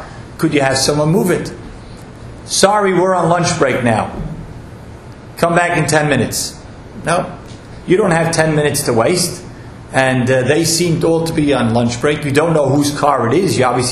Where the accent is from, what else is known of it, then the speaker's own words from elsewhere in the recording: New York, United States; because I'm also from New York. I rode more the city buses than the trains